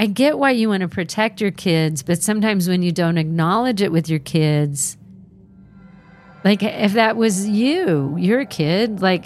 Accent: New York City, New York, United States; also born or lived in Long Island; When I was about 15, we moved from New York City to an affluent Long Island suburb.

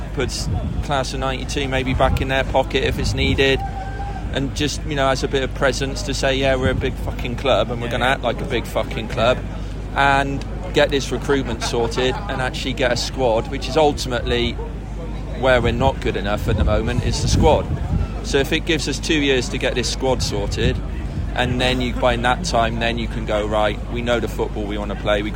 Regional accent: West Midlands, United Kingdom; now in Cheltenham, United Kingdom; Originally Herefordshire, down in the West Country. Now Gloucestershire, so Cheltenham based.

